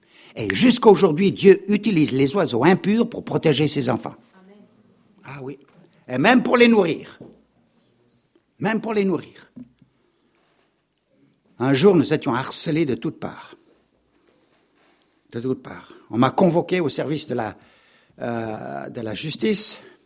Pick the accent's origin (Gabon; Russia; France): Gabon; Je suis né là-bas au Gabon. J'ai grandi là-bas au Gabon.